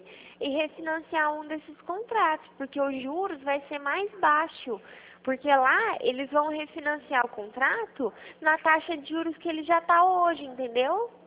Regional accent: Araras, São Paulo, Brazil; sou daqui de Araras.

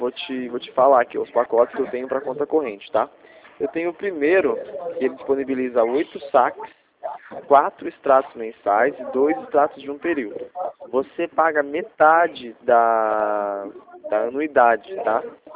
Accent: Ajapi, São Paulo, Brazil; born there; Eu nasci em Ajapi.

